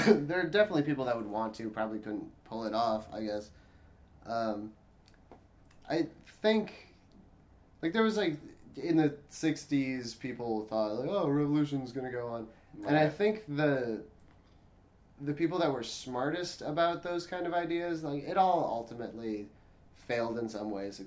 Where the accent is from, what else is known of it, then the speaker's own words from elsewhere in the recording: St. Paul, Minnesota, United States; I grew up in St. Paul, and they had the Republican National Convention there in 2008.